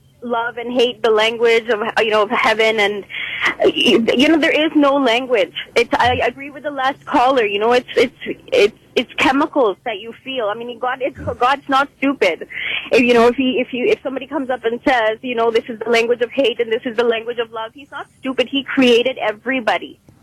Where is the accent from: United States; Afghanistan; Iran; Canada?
Canada; born there; I believe in Sikhism. I believe in any culture. You know, I was born in Canada here.